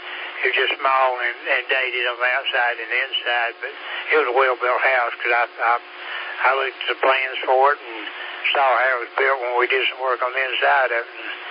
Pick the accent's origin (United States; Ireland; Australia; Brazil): United States; Hartwell; House where I was raised was in Hartwell